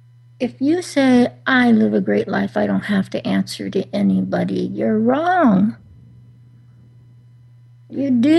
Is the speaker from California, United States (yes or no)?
yes; California, United States; now in North Carolina, United States; Yes, I came from California. No, I'm in North Carolina drinking sweet tea.